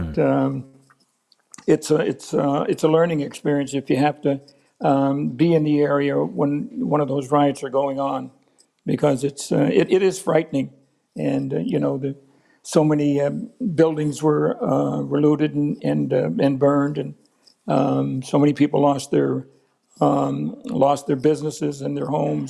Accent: Fredericton, New Brunswick, Canada; Manny McIntyre, is from my hometown in Fredericton.

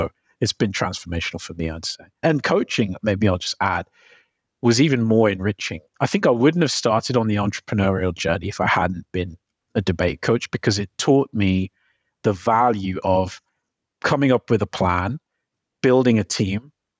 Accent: Birmingham, West Midlands, United Kingdom; So I'm from Birmingham. My parents are immigrants from Jamaica. I went to school in Birmingham and then I went to university in Manchester where I studied law.

